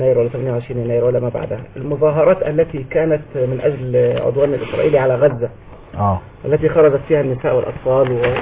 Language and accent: Arabic; Egypt; انا مصري يا اخوان انا مصري